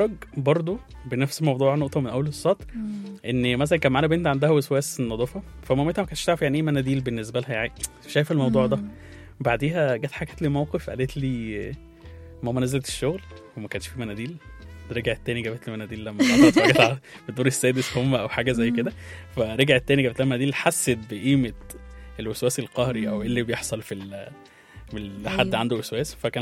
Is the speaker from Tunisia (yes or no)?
no; Egypt; لان احنا كمصريين بالنسبة لنا 99% من لندن بيشربوا كحول وكده